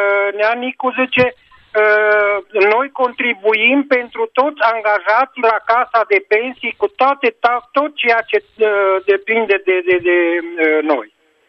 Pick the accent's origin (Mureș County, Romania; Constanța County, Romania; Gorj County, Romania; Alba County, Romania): Mureș County, Romania; Căpâna de Sus; Eu sunt de la Căpâna de Sus